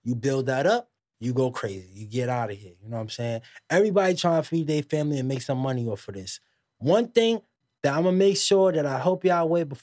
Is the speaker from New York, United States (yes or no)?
yes; Queens, New York, United States; Man, that that's it's crazy because I'm from Queens and I have a cousin that's